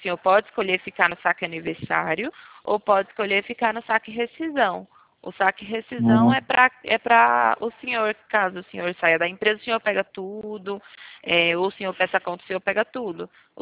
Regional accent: Piracicaba, São Paulo, Brazil; Eu sou aqui de Piracicaba, interior de São Paulo.

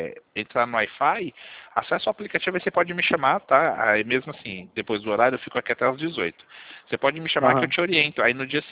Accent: Sorocaba, São Paulo, Brazil; Eu sou de Sorocaba.

